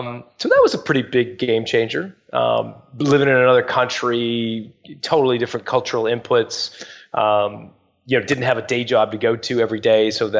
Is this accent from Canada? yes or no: yes; Canada; But I, you know, I'm very much Canadian. I don't think of myself as English that, you know, that much.